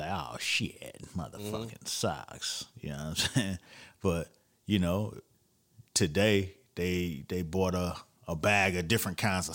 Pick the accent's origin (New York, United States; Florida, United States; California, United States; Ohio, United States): Florida, United States; You know, I'm from Florida.